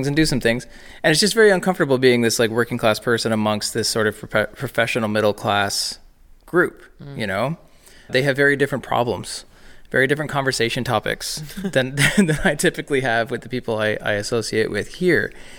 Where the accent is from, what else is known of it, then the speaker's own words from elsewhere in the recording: Cobourg, Ontario, Canada; in my hometown, it's Cobourg, Ontario. It's east of Toronto. It's a little town.